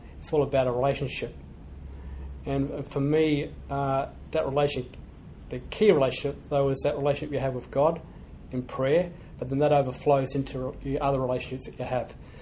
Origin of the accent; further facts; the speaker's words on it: Queensland, Australia; I grew up in Queensland, so I'm a proud Queenslander. I went to a De La Salle school just north of Brisbane.